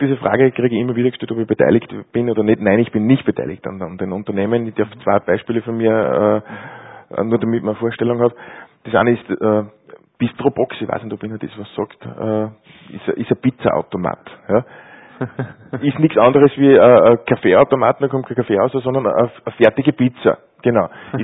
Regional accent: Austria; sowas fördert man natürlich dann gerne, ne, bei uns in Österreich

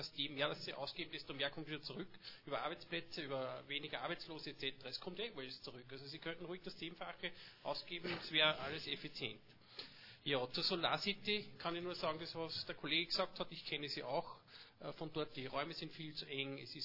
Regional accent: Linz, Upper Austria, Austria; ich bin Linzer und wir Linzer leiden natürlich unter den Pendlern.

